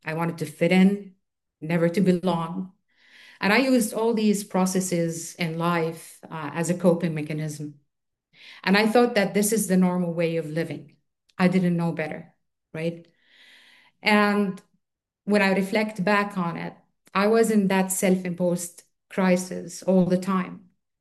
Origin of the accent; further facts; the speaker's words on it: Saudi Arabia; he came back to my hometown in Saudi Arabia